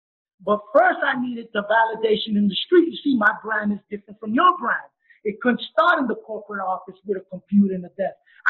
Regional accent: New York, United States; because I'm from New York, you become my credible messenger

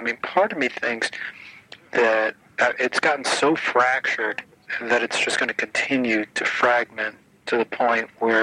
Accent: New York, United States; also born or lived in Indianapolis; we listen to the same music growing up, even though I grew up in New York and he grew up in Indianapolis.

